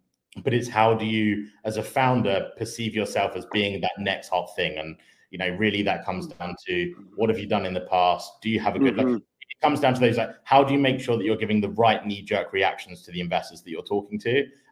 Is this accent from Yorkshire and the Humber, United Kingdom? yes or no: yes; Sheffield, Yorkshire and the Humber, United Kingdom; born there; But I was born in Sheffield.